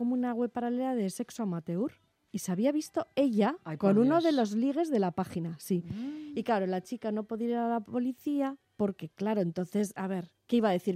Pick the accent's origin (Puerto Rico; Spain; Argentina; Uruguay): Spain; como somos los españoles